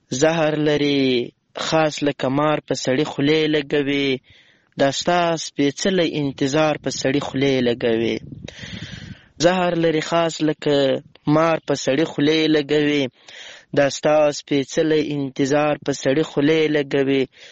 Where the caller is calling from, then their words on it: Lashkar Gah, Helmand, Afghanistan; accent: Helmandi; یو ځل بیا خوشاله یم چې در سره ګډونواله … هم له هلمند په مرکز لشکرګاه شاره پیغام درته پریږدم